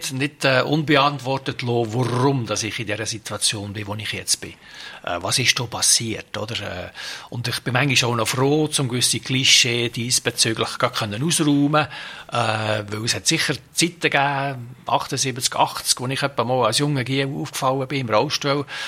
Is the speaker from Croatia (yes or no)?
no; Switzerland; mit dem Privileg, das ich habe, als Schweizer Bürger Demokratie gelernt zu haben, Demokratie zu leben